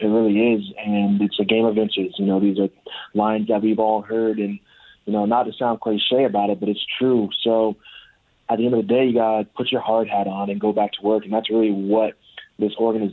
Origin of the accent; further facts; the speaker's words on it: New York, United States; So I did have dreams of going to Auburn, but I was raised in New York, so that's a long ways away.